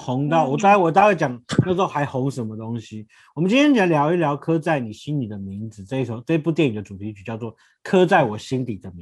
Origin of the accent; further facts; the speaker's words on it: Taiwan; first language Taiwanese Hokkien; 我们台湾人不能讲自己的母语、台语是我们的母语，但是在那个时候只能讲国语。